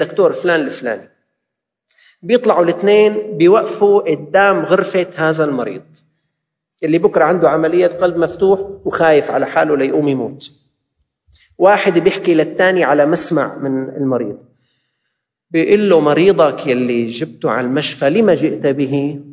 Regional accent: Syria; اللي عندنا بسوريا

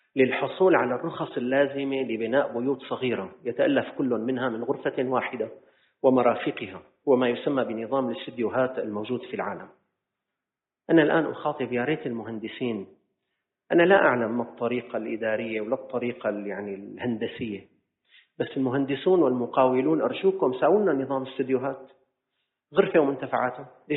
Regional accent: Syria; صارت مشاريع عندنا بسوريا عامة

